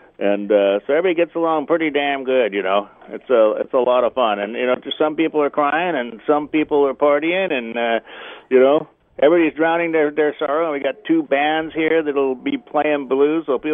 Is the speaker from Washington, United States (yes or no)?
yes; Seattle, Washington, United States; I was born and raised in Seattle, so I'm definitely a Hawks man deep down inside.